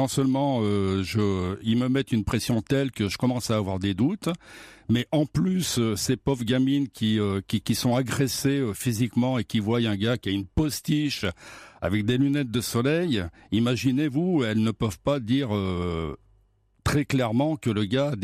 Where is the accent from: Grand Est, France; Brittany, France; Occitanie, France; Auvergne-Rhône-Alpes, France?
Auvergne-Rhône-Alpes, France; Grenoble; je voulais pas quitter Grenoble, je voulais rester sur Grenoble, je voulais pas, voilà, je suis quelqu'un de Grenoble et je voulais pas quitter le Grenoble.